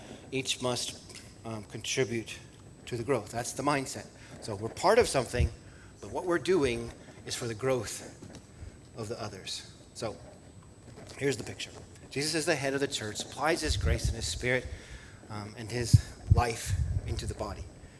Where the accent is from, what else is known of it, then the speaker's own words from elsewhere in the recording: Montana, United States; I grew up in Montana. It's very individualistic.